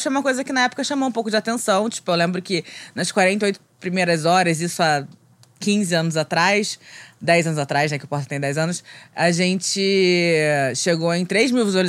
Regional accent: Rio de Janeiro, Brazil; now in São Paulo, Brazil; Bom, eu sou carioca, morei aqui até 2017, que foi quando eu fui pra São Paulo.

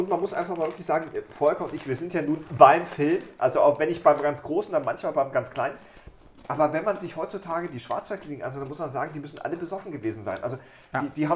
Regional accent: Kassel, Hesse, Germany; in meiner Heimatstadt der KSV, der legendäre Torwart des KSV in Kassel

